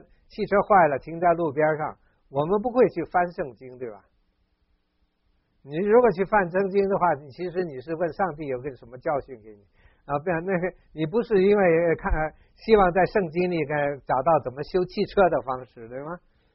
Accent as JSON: {"language": "Chinese", "country": "Hong Kong", "tie": "born or raised there", "said": "虽然是从小学开始呢是在香港长大的啊，但是我们经济不好呢，我们是住在乡下，所以基本上我还是在山旮旯里面长大，经常是在山沟里面抓小虾抓鱼啊这样啊。"}